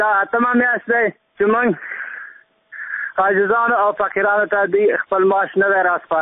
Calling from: Nangarhar, Afghanistan; زه د ننګرهار څخه یو معیود یا معلول خبرې کوم.

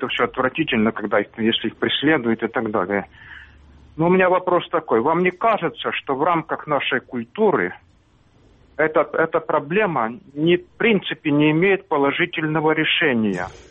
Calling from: Sloviansk, Donetsk Oblast, Ukraine; Славянска.

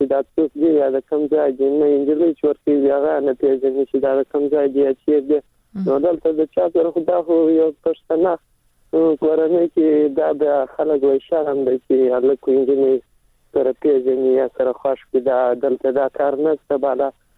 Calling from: Helmand, Afghanistan

